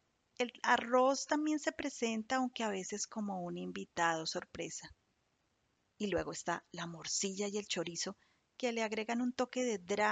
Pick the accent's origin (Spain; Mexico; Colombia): Colombia; las mojarras fritas crujientes de las playas de Santa Marta en mi país